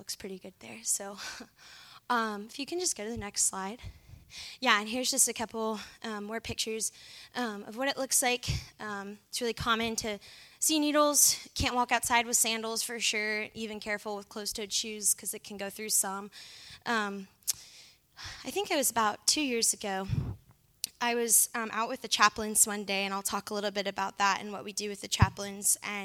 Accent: Harrisonburg, Virginia, United States; now in Philadelphia, United States; I'm actually originally from Harrisonburg, Virginia, in the Shenandoah Valley. I moved to Kensington, Philadelphia about 3 years now this summer.

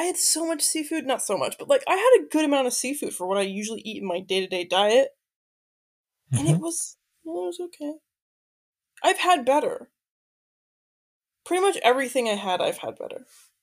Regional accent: United States; now in Barcelona, Spain; I was struggling because I'm used to AC. I'm an American.

